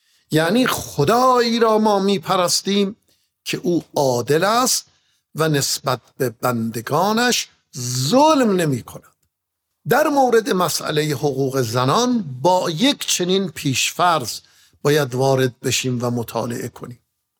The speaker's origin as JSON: {"language": "Persian", "country": "Iran", "said": "مفتخرم که فرزند ایران زمینم"}